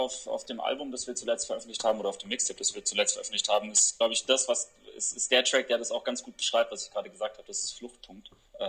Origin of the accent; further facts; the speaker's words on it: Stuttgart, Baden-Württemberg, Germany; Wir sind aus Stuttgart. Das ist eine schöne Stadt im Süden, die, denke ich, die meisten Menschen kennen.